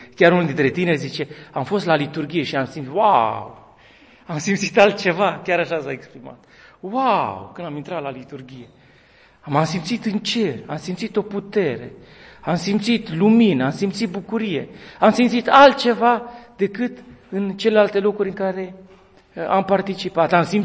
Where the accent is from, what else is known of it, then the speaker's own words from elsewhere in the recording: Spermezeu, Bistrița-Năsăud, Romania; casei mele părintești, din satul meu natal, Spermezeu, de aici, din apropiere, de la poalele munților Țibleș, în județul Bistrița, Năsăud.